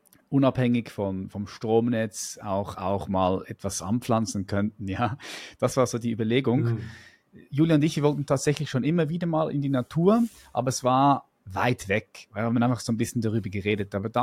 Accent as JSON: {"language": "German", "region": "Zurich", "country": "Switzerland", "tie": "born or raised there", "said": "Ja, ich bin aufgewachsen in Zürich. Das ist eine Großstadt hier in der Schweiz. Es ist nicht ultra groß, aber für die Schweizer Verhältnisse schon groß."}